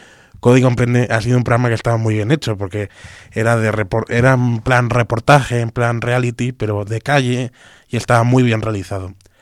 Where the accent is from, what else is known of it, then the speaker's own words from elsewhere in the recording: Albacete, Castilla-La Mancha, Spain; Estamos creando una revista digital ahí en mi tierra, en Albacete